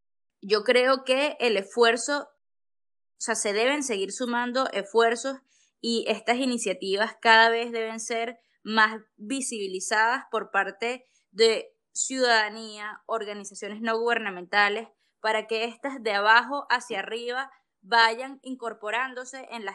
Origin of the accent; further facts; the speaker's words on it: Venezuela; un escenario bastante complejo para la salud mental de nosotros como venezolanos